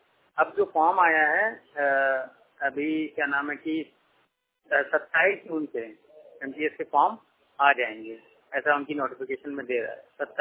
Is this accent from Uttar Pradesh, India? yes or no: yes; Kanpur, Uttar Pradesh, India; उत्तर प्रदेश कानपुर से बात कर रहा हूँ। यानी कि जो मेरा शहर है वो मैं कानपुर है और स्टेट मेरा यूपी यानी कि उत्तर प्रदेश।